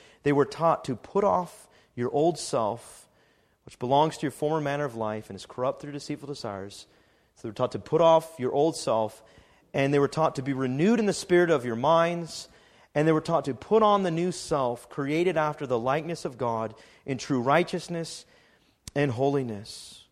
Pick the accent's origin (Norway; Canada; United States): Canada; Or that you're Canadian. I am Canadian.